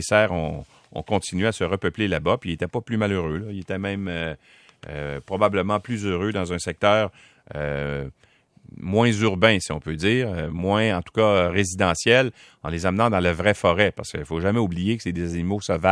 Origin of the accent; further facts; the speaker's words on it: Canada; Et si on revient chez nous, au Canada